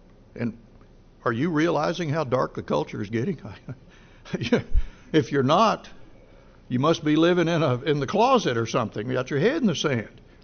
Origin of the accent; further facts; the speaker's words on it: United States; After all, I'm an American, you know.